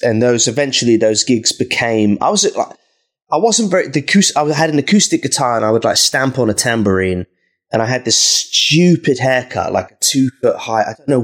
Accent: Norwich, East of England, United Kingdom; Well, I grew up in Norwich

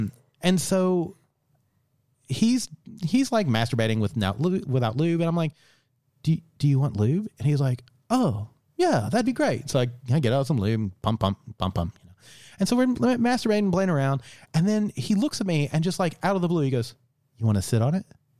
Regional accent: Sydney, New South Wales, Australia; And because he knew I was from Sydney and he was asking about Mardi Gras.

